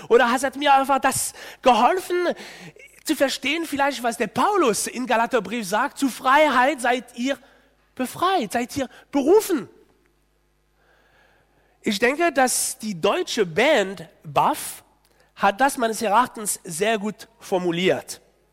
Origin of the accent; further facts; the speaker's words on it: France; Als Franzose freue ich mich immer wieder